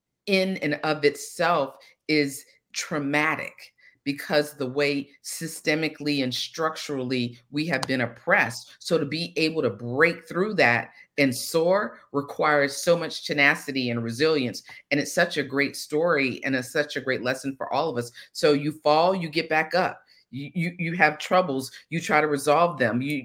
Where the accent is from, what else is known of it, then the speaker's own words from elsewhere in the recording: Georgia, United States; as a Black woman who was born and raised in the South, born and raised in Georgia, I thought I could bring a very specific lens to the story